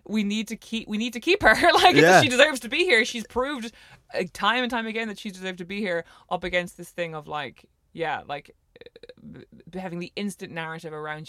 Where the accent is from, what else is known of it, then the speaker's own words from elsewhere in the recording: Ireland; I remember growing up in Ireland